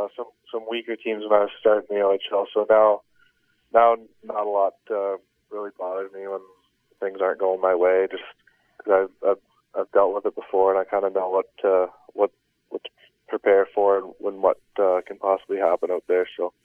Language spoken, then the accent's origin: English; Belleville, Michigan, United States; now in Flint, United States; I've always wanted to get a pretty crazy pads growing up in Belleville, watching the goalies get all yellow pads and stuff like that.